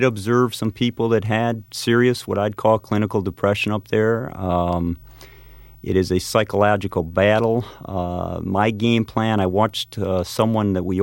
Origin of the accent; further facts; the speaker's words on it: United States; The cultural barrier and, you know, them being Russian and me being American, you know, you can't ask, you know, how the Red Wings did last week